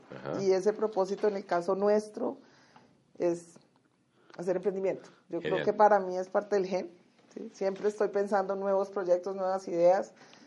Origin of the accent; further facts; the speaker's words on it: Cali, Valle del Cauca, Colombia; now in Bogotá, Colombia; Yo soy caleña, a mucho honor.